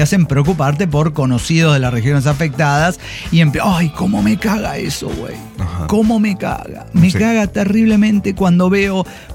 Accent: Mexico City, Mexico; Y yo soy un chilango que está en chancletas

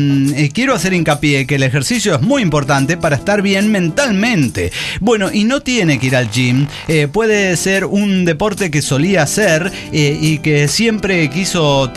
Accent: Córdoba, Argentina; de Córdoba, Argentina.

